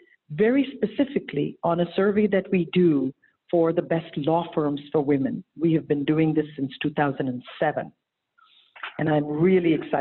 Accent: India; moved away as an adult; now in United States; I'm an Indian woman who came to this country from India about 35 years ago.

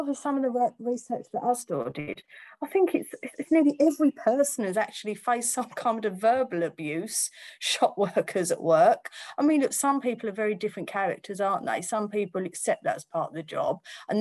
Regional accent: East of England, United Kingdom; accent: Romford; I'm as Essex as you like, I've got my Romford accent.

